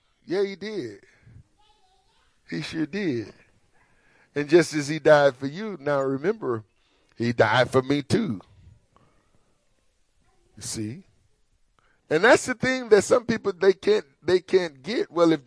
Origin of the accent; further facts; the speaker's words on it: Mississippi, United States; I can't help but go back in my upbringing as a child growing up in Mississippi and being drugged to church.